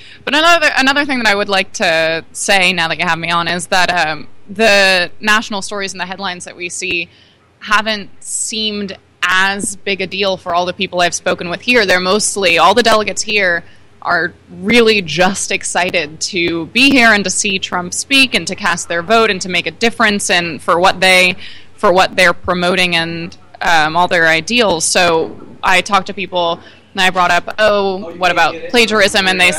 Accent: Gainesville, Florida, United States; You know, I, like I said, I'm from Gainesville, and in Florida, when I'm there, you mostly hear about Marco Rubio, realistically.

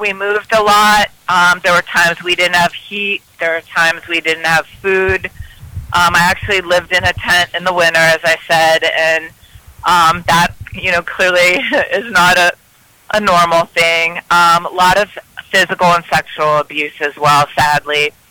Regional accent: Youngstown, Ohio, United States; born or raised there

